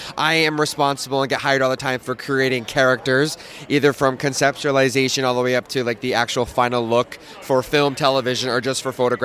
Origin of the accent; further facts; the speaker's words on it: Litchfield, Connecticut, United States; I am from Litchfield, Connecticut.